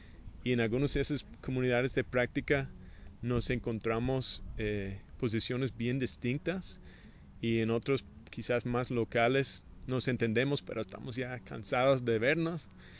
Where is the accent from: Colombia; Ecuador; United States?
United States; incluyendo los Estados Unidos, de donde vengo yo